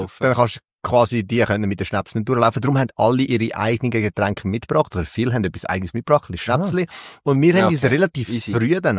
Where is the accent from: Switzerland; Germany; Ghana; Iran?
Switzerland; accent: Swiss German; ich finde das ja schön im Schweizerdeutsch. Da gibt es ja nicht grosse Fehler. Mhm. Da kannst du machen. Das ist halt mein Dialekt.